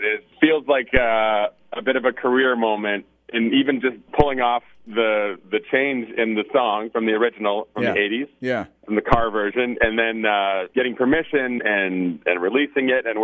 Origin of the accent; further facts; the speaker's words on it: Manitoba, Canada; The whole band grew up in Manitoba. Two of us now live in BC.